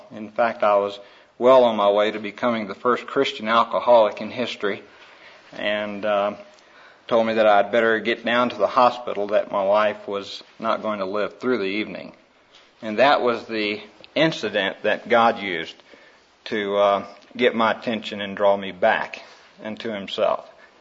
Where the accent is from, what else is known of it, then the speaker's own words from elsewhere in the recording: Lela, Texas, United States; born there; I was born up in Leela, Texas, on Highway 66 between Shamrock, Texas, and Amarillo.